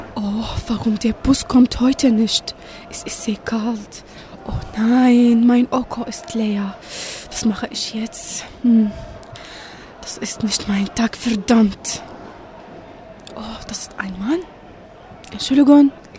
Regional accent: Iraq; now in Germany; Ich komme aus dem Irak.

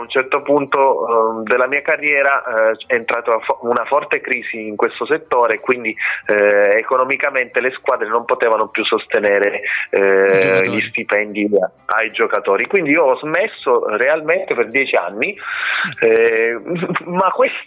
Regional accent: Pescara, Abruzzo, Italy; io sono di Pescara, una città, diciamo, all'altezza di Roma, però a est, Roma... e a ovest, e Pescara su per giù è la stessa altezza ma a est, quindi sono nato sul mare

